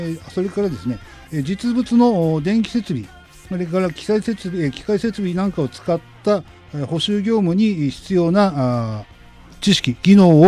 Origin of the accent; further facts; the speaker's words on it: Tokai, Ibaraki, Japan; also born or lived in Hitachi; 生まれは日立市です。育ちは東海村になります。